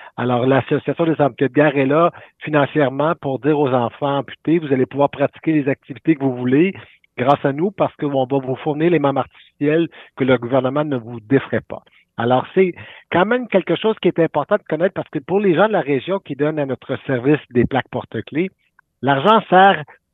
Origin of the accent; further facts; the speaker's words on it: Sherbrooke, Quebec, Canada; Ben oui, moi je viens de la région de Sherbrooke, on vivait sur la ferme, mes parents, mes sœurs et moi